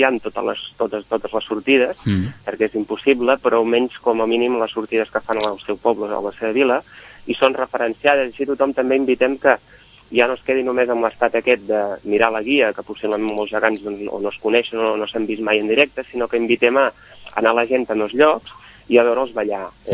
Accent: Vilanova i la Geltrú, Catalonia, Spain; soc d'aquests vilanovins de mirada oberta, és a dir, soc més de Garraf

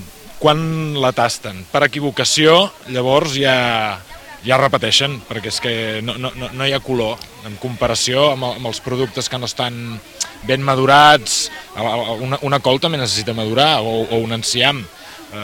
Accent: Vilanova i la Geltrú, Catalonia, Spain; Som de Vilanova i la Geltrú, d'aquí al costat.

